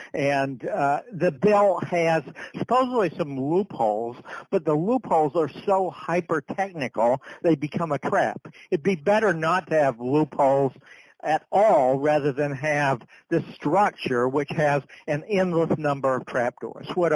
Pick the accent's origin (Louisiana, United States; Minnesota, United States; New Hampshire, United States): New Hampshire, United States; my home state of New Hampshire, where you're more likely to be killed by a moose than by a criminal with a gun